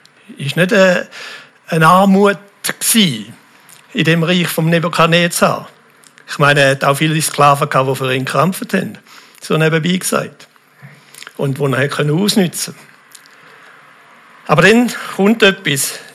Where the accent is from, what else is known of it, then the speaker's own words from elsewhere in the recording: Switzerland; Und ich glaube, auch da können wir uns auch als Schweizer sehr wohl identifizieren damit.